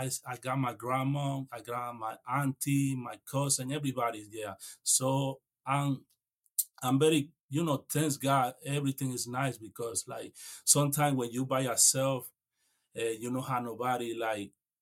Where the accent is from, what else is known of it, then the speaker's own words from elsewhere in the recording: Dominican Republic; English is a second language; moved away as an adult; So I grew up in Dominican Republic. I come here when I was 18 years old, and I come 2012. And this year, I'm going to turn 13 years old in this country. So basically, I learned English when I work at the barbershop, never go to the school